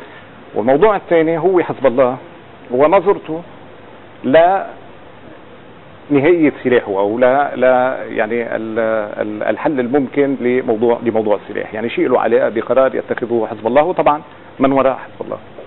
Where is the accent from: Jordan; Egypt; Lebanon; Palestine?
Lebanon; ساعتها نحن بنكون حطينا حالنا بموقع تفاوضي اول كلبنانيين اقوى